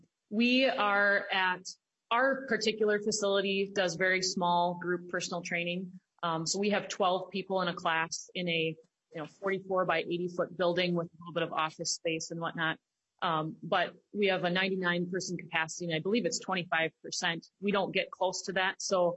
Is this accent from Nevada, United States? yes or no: no; Red Wing, Minnesota, United States; I'm from Red Wing, Minnesota.